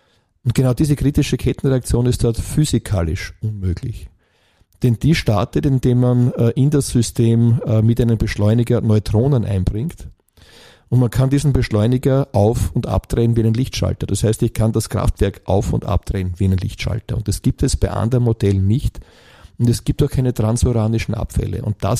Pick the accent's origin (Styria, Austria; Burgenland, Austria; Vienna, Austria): Burgenland, Austria; ich bin Gemeinderat in meiner Heimatgemeinde, wo ich lebe. Eine kleine Stadt mit 6.000 Einwohnern im südlichen Burgenland.